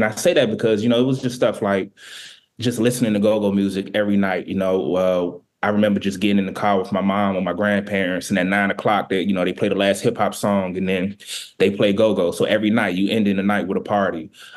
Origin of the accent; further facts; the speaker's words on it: Washington, District of Columbia, United States; So, like I said, I was born and raised in Southeast DC. So I grew up in the Congress Heights neighborhood, Congress Park.